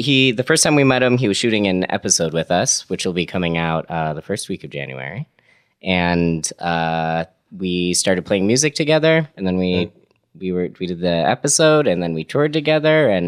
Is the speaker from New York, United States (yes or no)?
yes; Buffalo, New York, United States; I like the Steelers. I'm from Buffalo.